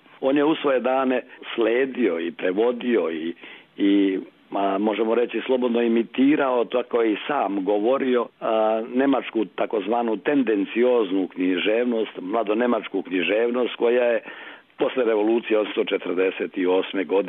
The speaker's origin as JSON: {"language": "Serbian", "region": "Republika Srpska", "country": "Bosnia & Herzegovina", "said": "bilo ovu SANU, bilo ANURS tamo kod nas u Republici Srpskoj"}